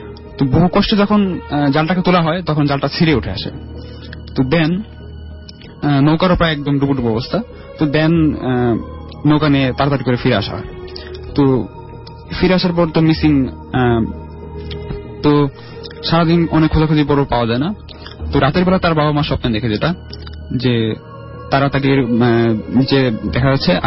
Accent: Islampur, Mymensingh Division, Bangladesh; আমার গ্রামের বাড়ি জামালপুর জেলার ইসলামপুর থানার একটি গ্রামে

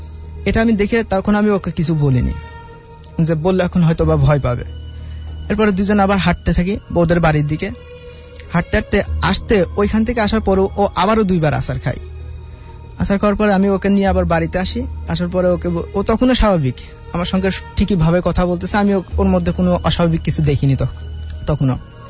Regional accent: Kushtia, Khulna Division, Bangladesh; now in Dhaka, Bangladesh; আমি খিলক্ষেত থেকে আসছি, আমার গ্রামের বাড়ি কুষ্টিয়া।

